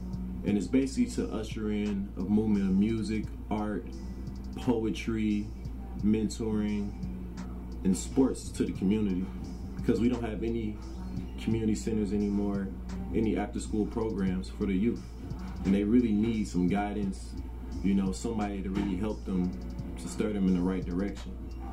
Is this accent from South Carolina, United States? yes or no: no; Detroit, Michigan, United States; I'm from Detroit, Michigan. I'm what you call a city slicker.